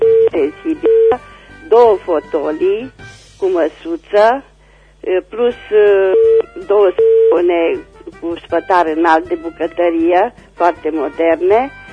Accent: Reșița, Caraș-Severin, Romania; sunt din Reșița

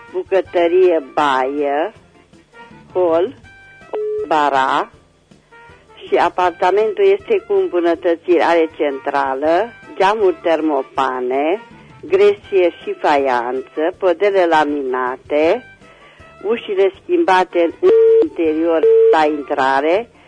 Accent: Reșița, Caraș-Severin, Romania; sunt din Reșița și am de făcut un anunț a dumneavoastră.

